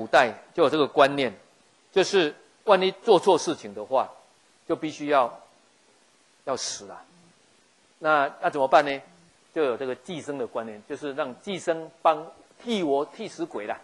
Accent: Taiwan; 很多我们台湾人一样拜拜都要杀三牲嘛

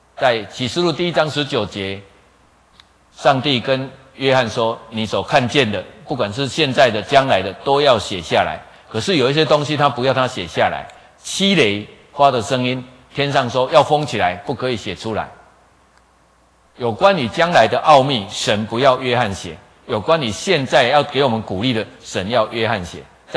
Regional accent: Taiwan; 啊，所以我们台湾人很聪明，就把钱换成金纸用烧的

